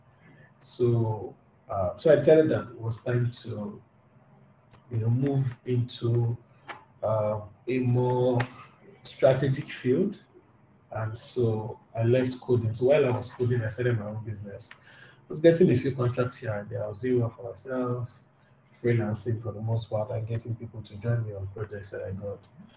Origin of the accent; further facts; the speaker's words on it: Makoko, Lagos, Nigeria; So I was born in Makoko, essentially. The same Makoko that everybody is going to now to try to rescue. I was born in Makoko. Lived in Makoko for a while.